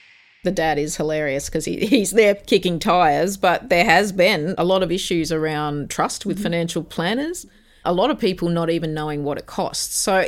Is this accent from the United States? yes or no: no; Canada; no man was going to give me what I wanted. Not growing up in Canada.